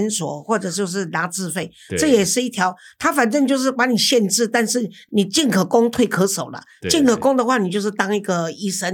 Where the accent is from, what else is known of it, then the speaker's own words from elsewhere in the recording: Taiwan; 因为我是台湾人嘛，逃命要紧。